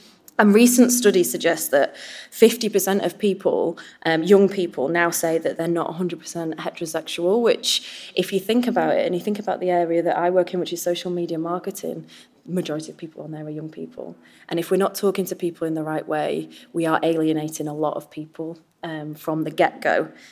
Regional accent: Yorkshire and the Humber, United Kingdom; and I'm a Yorkshire girl.

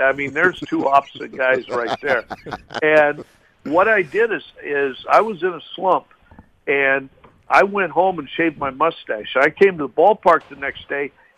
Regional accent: Nashville, Tennessee, United States; we're from Nash Vegas and we're just going to Las Vegas

